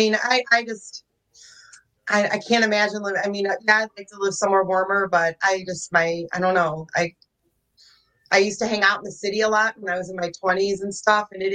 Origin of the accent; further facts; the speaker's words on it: Villa Park, Illinois, United States; now in Lombard, United States; So I grew up in Villa Park. My parents moved from the city when I was three. So I lived in Villa Park, and then I moved to Lombard.